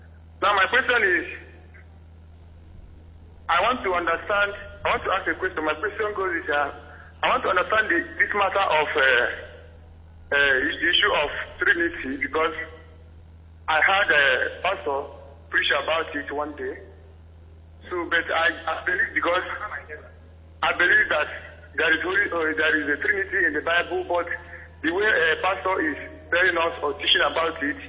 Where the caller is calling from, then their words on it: Togo; I'm calling from Togo.